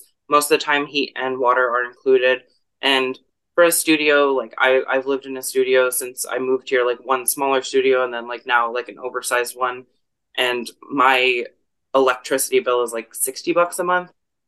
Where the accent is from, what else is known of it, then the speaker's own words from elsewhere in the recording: Michigan, United States; I'm originally from Michigan and I owned a home there.